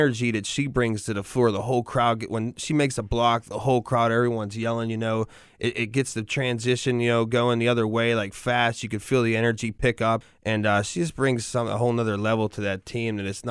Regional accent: East Coast, United States; I came from the East Coast. Everyone knows that. I didn't grow up here

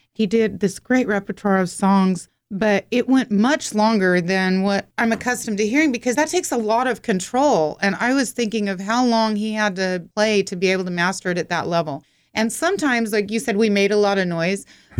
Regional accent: Layton, Utah, United States; because I grew up in Layton, and their library was in this little old house

